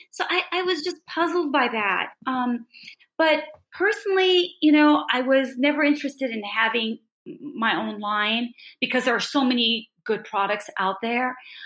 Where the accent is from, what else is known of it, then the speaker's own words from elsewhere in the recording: San Francisco, California, United States; moved away as an adult; now in Paris, France; I'm from San Francisco, California, and I started doing skincare there. Met my husband, and the deal was I would have to come to Paris. So now I've been here for 20 years.